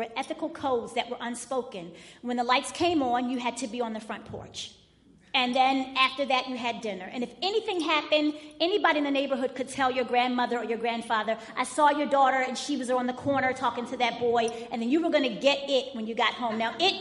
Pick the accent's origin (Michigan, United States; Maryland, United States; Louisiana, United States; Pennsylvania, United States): Maryland, United States; Baltimore; born there; I was born in 1969, and I was born in Park Heights.